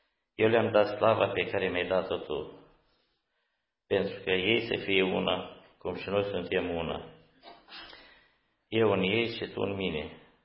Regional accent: Moldova; Că noi suntem din Moldova și extremarea noastră nu e așa ca la frață din România.

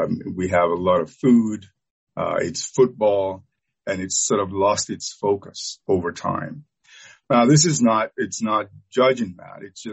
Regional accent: Nigeria; Now, growing up in Nigeria, at about this time of the year, we celebrate Harvest Thanksgiving.

